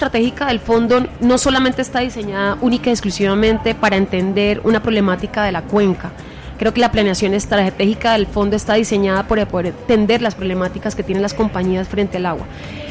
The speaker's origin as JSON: {"language": "Spanish", "town": "Cúcuta", "region": "Norte de Santander", "country": "Colombia", "lives_now": "Bogotá, Colombia", "said": "y ya me siento bogotana, yo soy cucuteña, pero hablo como bogotana"}